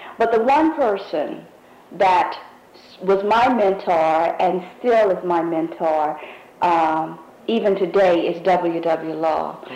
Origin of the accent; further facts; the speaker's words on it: Savannah, Georgia, United States; born there; I was born here in Savannah, Chatham County, on September 18th, 1944, so you can see I'm quite old. I was born on what they call the west side of town, in what is known as a section called Currytown.